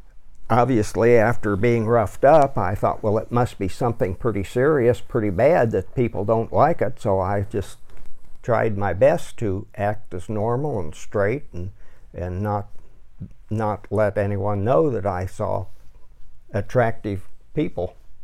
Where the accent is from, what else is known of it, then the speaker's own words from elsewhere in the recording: Dayton, Ohio, United States; Well, I was born right here in Dayton at St. Elizabeth Hospital in 1941